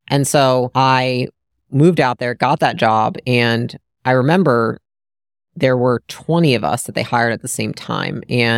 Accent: Michigan, United States; moved away as an adult; now in California, United States; I grew up in Michigan, moved to California when I was about 20, and then pursued a career in fitness.

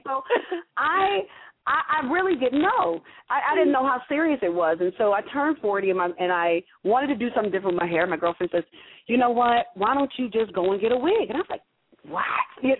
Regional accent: Detroit, Michigan, United States; Although I'm from Detroit, I never had a weave or a wig.

